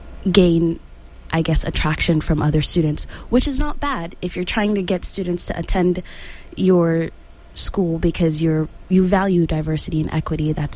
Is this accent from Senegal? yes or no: yes; Senegal; now in United States; And I remember growing up in Senegal, yes, everyone around you is black